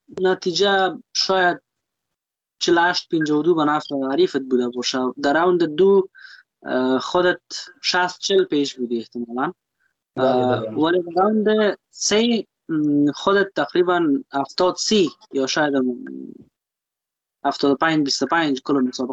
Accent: Afghanistan; ما یک افغان هستم

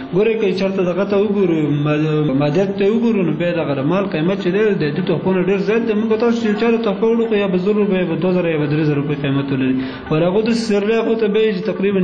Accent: Kunar, Afghanistan; زه اصلا د کونړ ولایت اوسېدونکی یم

